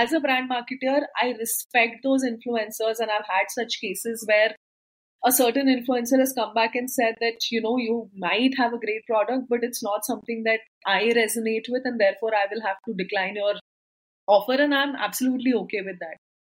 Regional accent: Delhi, India; accent: Punjabi; I'm from Delhi and I'm a Punjabi, and if you have a certain Punjabi slang to the way you talk English

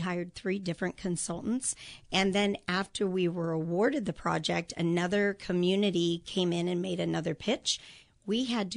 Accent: Illinois, United States; I mean, I grew up in the Chicago suburbs. And when my husband was offered a job here

